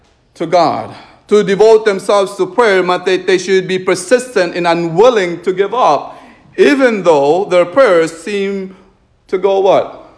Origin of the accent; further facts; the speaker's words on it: Mandaluyong, Metro Manila, Philippines; born there; I was born in Mandaluyong outside, not inside.